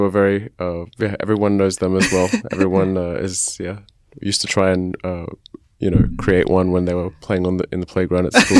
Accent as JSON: {"language": "English", "country": "Australia", "tie": "born or raised there", "said": "growing up in Australia"}